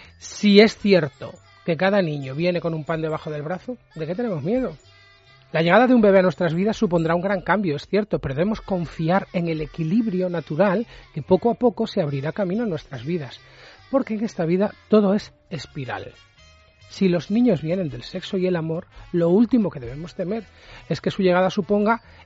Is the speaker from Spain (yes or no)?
yes; Spain; Pero tampoco podemos olvidar que somos españoles. Somos españoles, señores.